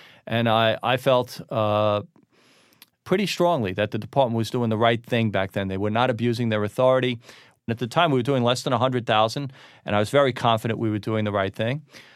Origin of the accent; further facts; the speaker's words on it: Queens, New York, United States; Bayside, Queens.